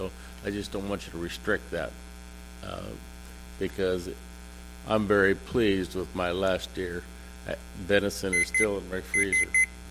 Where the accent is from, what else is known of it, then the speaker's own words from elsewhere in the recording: Washington, United States; now in Spokane, United States; I grew up on the Columbia down between Longview, Washington, and Goldendale, so I lived in that area and hunted with my dad and my older brother for years.